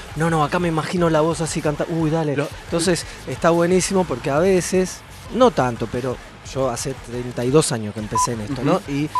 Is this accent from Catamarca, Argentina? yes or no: no; Buenos Aires, Argentina; Me tenía que venir acá, yo soy de Villa Crespo, ¿no?